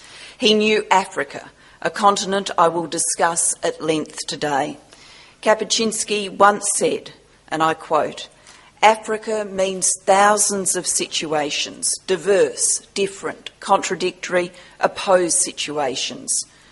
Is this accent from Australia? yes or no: yes; Australia; accent: Australian; bit of courage to bring an Australian here to deliver a lecture. So at the outset, let me clarify, I am speaking English. There are no translation devices available. So please do your best to decode the accent.